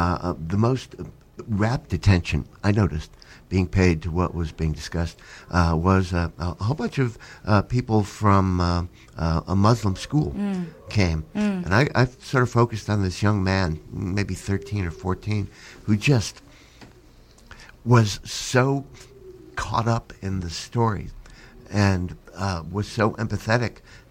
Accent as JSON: {"language": "English", "region": "New Jersey", "country": "United States", "said": "I'm from New Jersey. We're driving in Newark, and I saw black people. There were black people where I grew up, but wasn't out of the house much."}